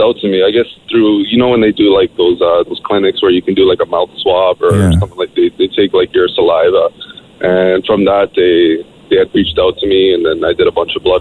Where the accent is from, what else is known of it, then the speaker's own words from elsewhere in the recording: Woodbridge, Ontario, Canada; Yeah, I'm from Woodbridge as well, man.